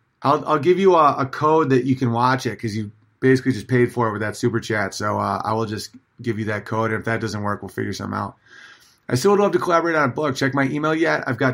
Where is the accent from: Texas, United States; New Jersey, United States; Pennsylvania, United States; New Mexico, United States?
Pennsylvania, United States; Philadelphia; I grew up poor in North Philadelphia.